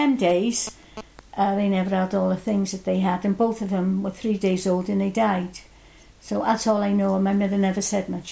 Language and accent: English; Cardiff, Wales, United Kingdom; born there; I was born in Cardiff in St David's Hospital